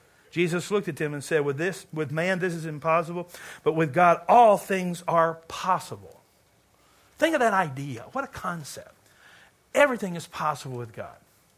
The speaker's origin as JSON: {"language": "English", "region": "Kentucky", "country": "United States", "said": "but you know, I'm from Kentucky, where the highest spiritual gift is smoking."}